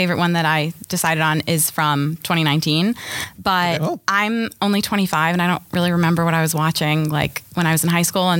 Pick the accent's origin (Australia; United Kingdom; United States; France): United States; Arlington; I'm from Arlington.